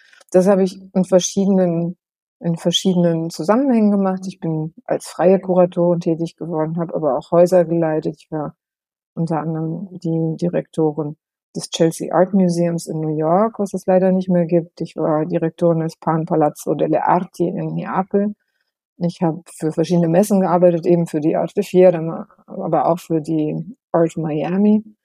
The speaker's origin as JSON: {"language": "German", "region": "West Germany", "country": "Germany", "tie": "born or raised there", "said": "damals lebte ich in Weimar in Thüringen. Ich bin im Westen geboren und aufgewachsen"}